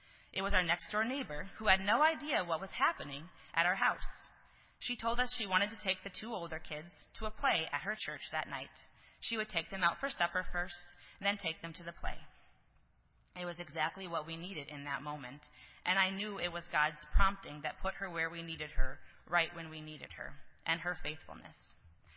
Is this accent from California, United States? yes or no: no; South Sioux City, Nebraska, United States; We were about to cross the bridge from Sioux City, Iowa, to my hometown of South Sioux City, Nebraska, and we hit a red light.